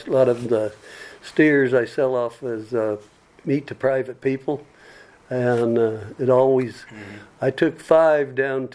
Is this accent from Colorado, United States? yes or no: yes; Colorado, United States; moved away as an adult; now in Kentucky, United States; Well, I come from Colorado 40 years ago to do a contract for the state of Kentucky, telecommunications, and I was going back to Colorado, and the state talked me into staying